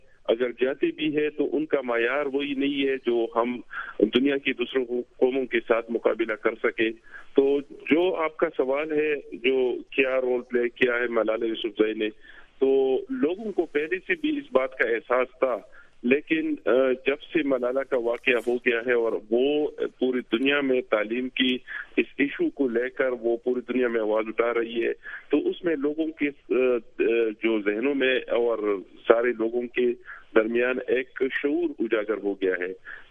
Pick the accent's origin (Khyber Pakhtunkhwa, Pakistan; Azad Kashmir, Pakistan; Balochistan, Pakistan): Khyber Pakhtunkhwa, Pakistan; اور پھر میرا تعلق چونکہ خیبر پختونخوا سے ہے